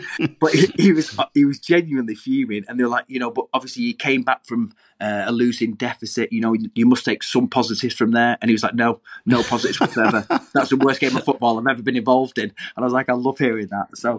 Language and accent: English; Stockport, North West England, United Kingdom; weirdly enough, I'm from Stockport, but there's a group of friends